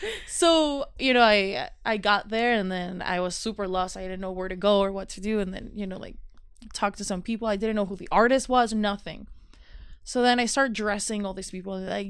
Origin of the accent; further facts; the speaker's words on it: Mexico; I grew up in Mexico